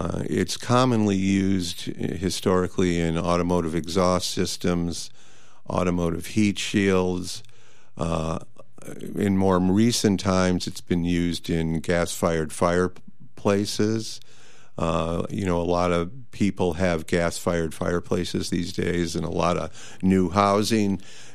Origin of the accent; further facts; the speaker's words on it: Chicago, Illinois, United States; I am originally from Chicago. I grew up actually in the north suburbs and then married my wife.